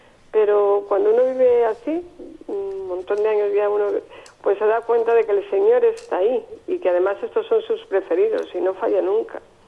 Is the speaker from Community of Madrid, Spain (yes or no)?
no; Salamanca, Castile and León, Spain; Yo soy de Salamanca y siempre me he dedicado a la parte de todo lo que estudié fue de cosas educativas.